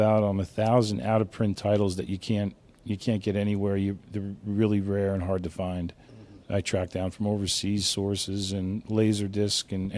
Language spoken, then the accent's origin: English; New Jersey, United States; No, I'm from New Jersey. I grew up in the Garden State, the home of the drive-in.